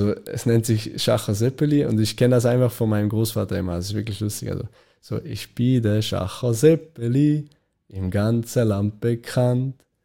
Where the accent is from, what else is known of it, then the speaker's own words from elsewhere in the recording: Switzerland; now in Germany; auch so als Schweizer ist die deutsche Mentalität schon näher als der Süden, würde ich jetzt sagen.